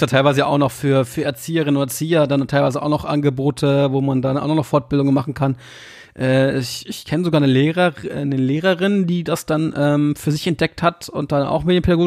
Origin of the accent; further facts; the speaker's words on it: Hildesheim, Lower Saxony, Germany; Ich komme ja eigentlich aus Hildesheim.